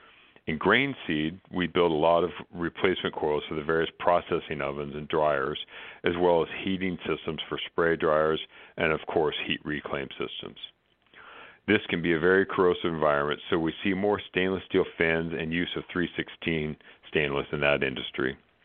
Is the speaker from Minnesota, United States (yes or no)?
yes; Minnesota, United States; we're from Minnesota, so you know we're nice people.